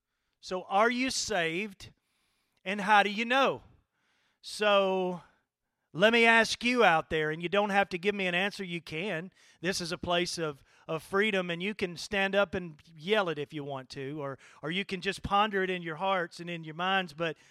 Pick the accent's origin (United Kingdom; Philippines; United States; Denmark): United States; Corinth; I'm 50, and I grew up here in Corinth, and I grew up in the church.